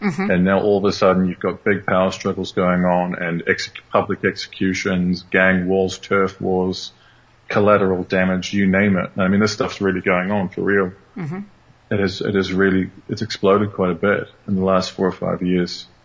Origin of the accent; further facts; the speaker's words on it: New Zealand; Very different to the police force that I grew up with when I was born in New Zealand.